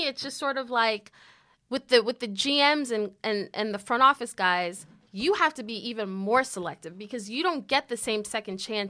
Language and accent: English; New York, United States; like, just based on, like, as a New Yorker, like, who is skeptical of everything.